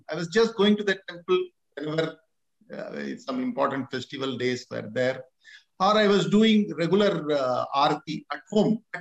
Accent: Chennai, Tamil Nadu, India; also born or lived in Srivilliputtur; As though I was born in Srivilliputtur, I was brought up in Chennai

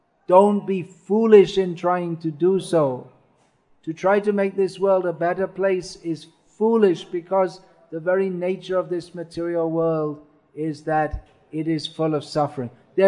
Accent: England, United Kingdom; Growing up in England, I had heard of him.

